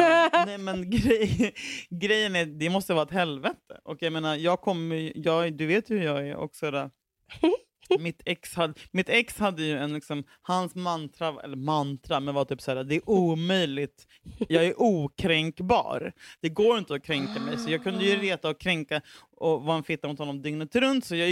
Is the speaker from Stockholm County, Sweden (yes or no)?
yes; Huddinge, Stockholm County, Sweden; Alltså kanske inte jag såg som det bara för att jag var från Huddinge.